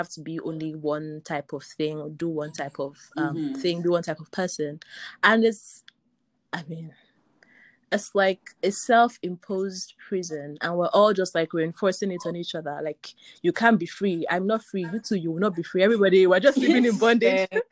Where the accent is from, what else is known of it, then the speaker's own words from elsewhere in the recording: Nigeria; It's hard, I think, being a Nigerian.